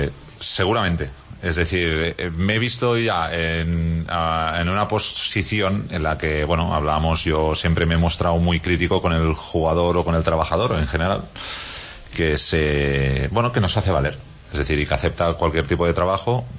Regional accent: Catalonia, Spain; bueno, yo soy catalán

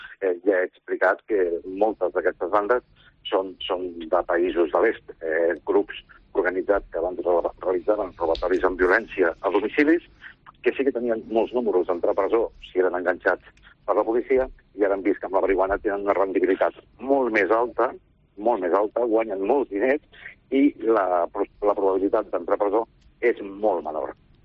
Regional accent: Barcelona, Catalonia, Spain; Veritablement, com a barceloní, pues a mi em molesta molt que succeeixi això

